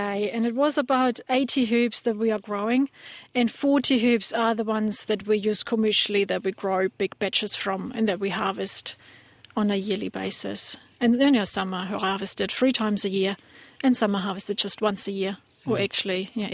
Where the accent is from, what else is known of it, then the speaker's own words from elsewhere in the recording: Germany; I grew up in Germany on a 20-cow dairy farm, small scale, how it was just normal in the days.